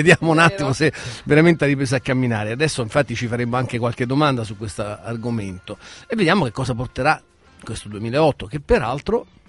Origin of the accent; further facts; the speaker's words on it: Naples, Campania, Italy; born there; Non a Roma, a Napoli, ma sempre a San Lorenzo.